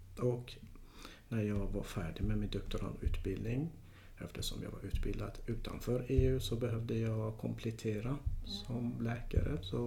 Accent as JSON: {"language": "Swedish", "country": "Iran", "tie": "born or raised there", "moved": "as an adult", "lives_now": "Sweden", "said": "Jag är född och uppvuxen i Iran."}